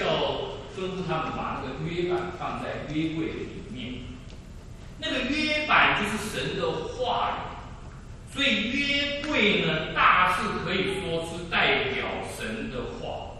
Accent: China; 我们中国人有一句话说，十年寒窗无人问，一举成名为天下事。

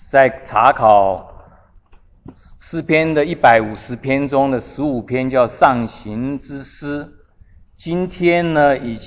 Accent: Taiwan; 我记得我小时候在台湾的时候呢，我的邻居就小朋友而已哦， … 哦，我们这边有台语的哦

